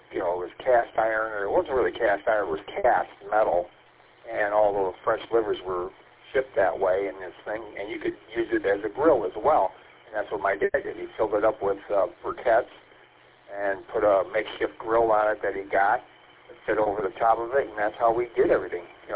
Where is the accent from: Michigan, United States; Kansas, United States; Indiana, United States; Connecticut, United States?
Michigan, United States; St. Clair Shores; I'm originally from St. Clair Shores, and I grew up in the area of the 696 I-94 interchange.